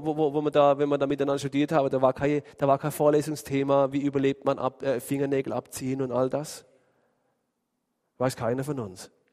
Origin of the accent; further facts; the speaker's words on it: Switzerland; Da habe ich mich dann super vollmächtig gefühlt, weißt du, so als Schweizer.